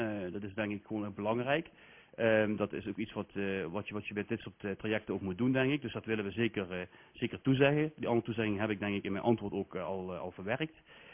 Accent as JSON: {"language": "Dutch", "town": "Heerlen", "region": "Limburg", "country": "Netherlands", "said": "Dat heb ik bijna niet kunnen missen als Heerlenaar, misschien kan ik wel zeggen als Nederlander."}